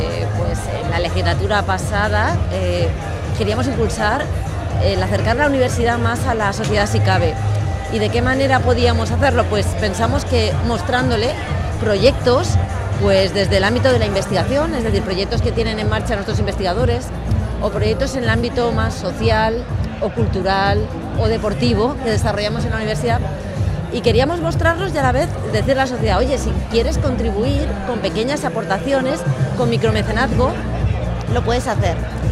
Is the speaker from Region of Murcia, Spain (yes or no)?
no; Elche, Valencian Community, Spain; Yo no soy alicantina, yo soy licitana. También vengo de un lugar donde la pólvora es muy importante